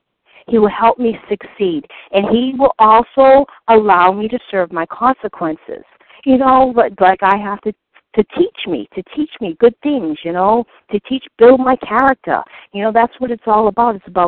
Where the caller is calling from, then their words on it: North Carolina, United States; I'm from North Carolina.